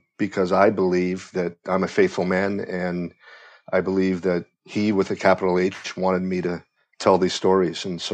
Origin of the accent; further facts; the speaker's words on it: Connecticut, United States; You know, I heard that where I grew up in Connecticut wants their official food to be pizza now.